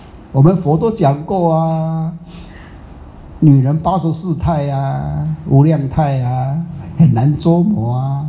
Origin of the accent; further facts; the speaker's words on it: Taiwan; 我台湾人吼，讲福建话啊，我闽南话